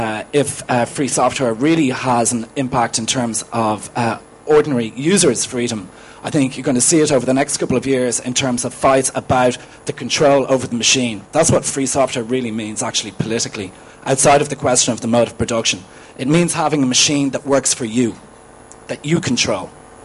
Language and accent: English; Dublin, Leinster, Ireland; I'm from Dublin